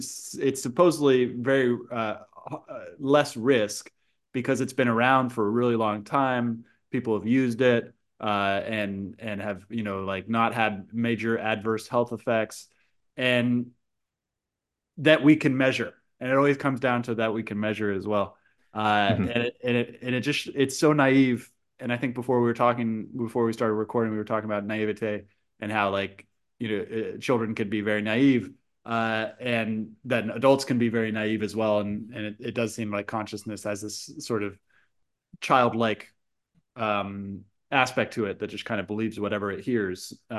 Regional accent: California, United States; when I was growing up in Silicon Valley, the dominant theology, I'd say, is

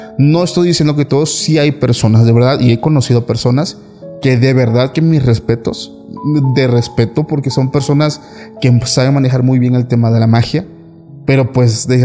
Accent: Tuxtepec, Oaxaca, Mexico; Nosotros somos de Tuxtepec, Oaxaca.

